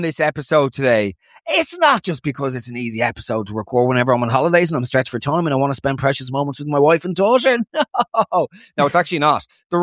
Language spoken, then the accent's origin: English; Ireland; the sort of frenzied, instinctive tendency we have as Irish people to immediately soften the blow of anything bad by following up by saying something good.